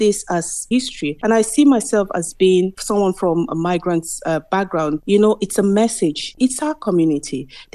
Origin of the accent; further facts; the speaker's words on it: Nigeria; now in Galway, Ireland; and I'm originally from Nigeria. I've lived in Ireland, I would say, continuously for about 19 years now.